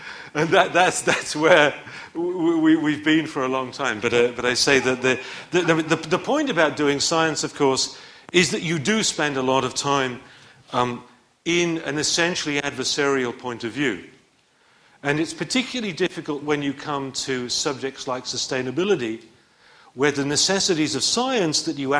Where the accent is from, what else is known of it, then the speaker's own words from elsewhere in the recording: Chicago, Illinois, United States; I mean, now, for example, I come from Chicago.